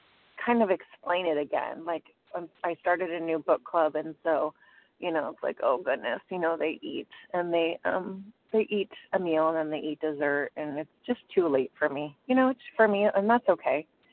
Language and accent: English; San Diego, California, United States; I'm from San Diego, California, and I'm a compulsive overeater.